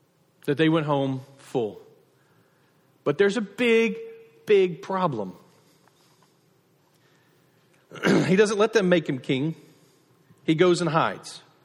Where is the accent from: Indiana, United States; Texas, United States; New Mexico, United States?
Texas, United States; Nacogdoches; I grew up in Nacogdoches where we, though we had plenty to eat, our fireworks show every year just was lame.